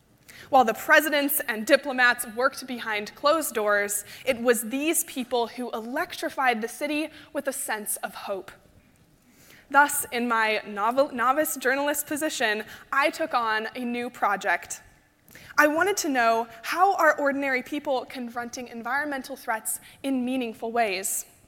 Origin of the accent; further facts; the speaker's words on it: Utah, United States; I'll admit, growing up in Utah, I often felt that I lived in the wrong place at the wrong time to be an environmental activist.